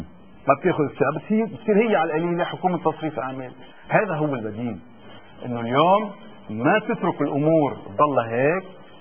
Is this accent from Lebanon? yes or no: yes; Lebanon; لانه اليوم رئيس الجمهوريه اللي عم بيكون موجود عندنا بلبنان